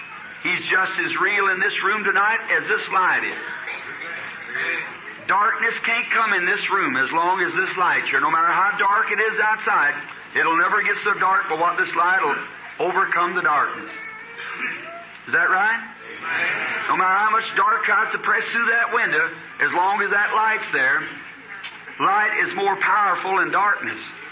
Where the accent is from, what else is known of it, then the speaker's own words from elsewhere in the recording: Arkansas, United States; Say, I'm from Arkansas.